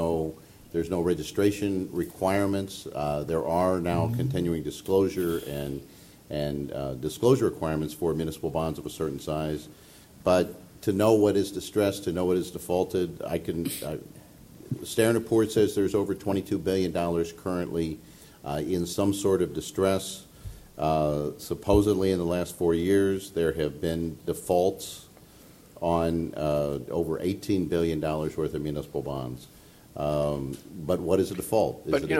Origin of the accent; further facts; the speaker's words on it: Chicago, Illinois, United States; one of the most iconic examples is in my hometown of Chicago, the Chicago Skyway.